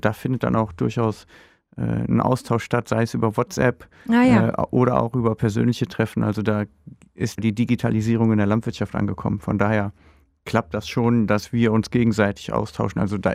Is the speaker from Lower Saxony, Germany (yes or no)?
no; Krefeld, North Rhine-Westphalia, Germany; Ja, ich bin in Krefeld-Uedingen im Krankenhaus geboren und ansonsten habe ich auch nur zu kurzen Zwecken, Studium oder Ähnlichem, dann auch die Stadt verlassen. Bin aber wieder zurückgekommen.